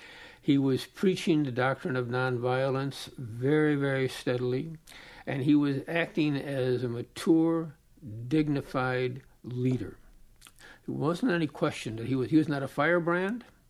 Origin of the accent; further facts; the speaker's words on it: Chicago, Illinois, United States; I grew up in Chicago. There are lots of segregated and racially charged areas in Chicago.